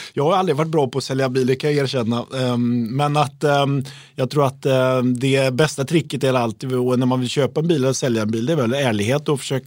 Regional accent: Uddevalla, Västra Götaland County, Sweden; Jag är ju från Uddevalla.

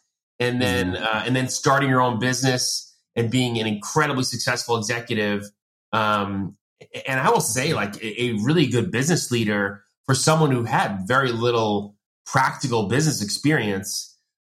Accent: New York, United States; so I am the youngest of six kids, I grew up in Long Island, like I said

